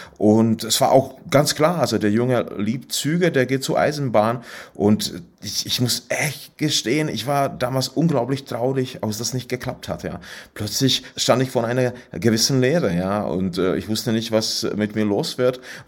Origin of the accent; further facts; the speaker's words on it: Lomnice nad Popelkou, Liberec Region, Czechia; German is a second language; Ich war wirklich sehr oft auf diesem kleinen Bahnhof in Lomnice nad Popelkou. So heißt der Ort, wo ich herkomme, in Böhmen. Die Gegend heißt Český Raj, böhmisches Paradies.